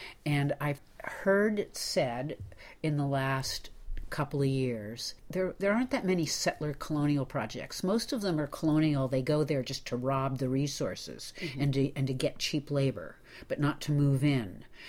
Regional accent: Washington, United States; She didn't know I was from Pierce County.

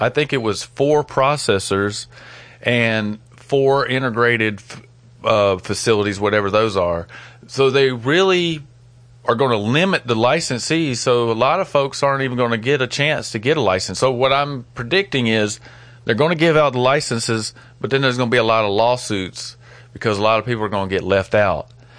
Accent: Alabama, United States; So on to our next story, and that is out of my home state in Alabama.

